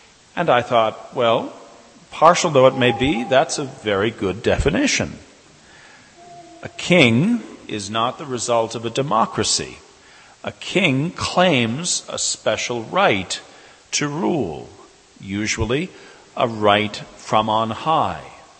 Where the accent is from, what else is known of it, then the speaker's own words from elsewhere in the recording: United States; and I'm American, so I'm sure it also surprised you.